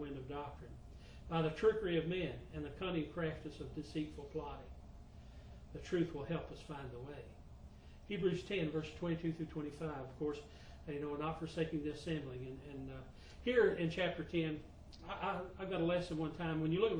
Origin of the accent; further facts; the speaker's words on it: Kentucky, United States; born there; I was from Eastern Kentucky, that's where I was born.